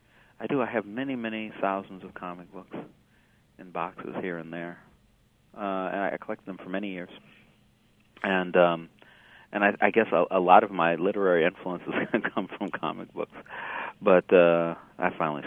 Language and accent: English; Los Angeles, California, United States; And so one of the places I'm from Los Angeles, mm-hmm.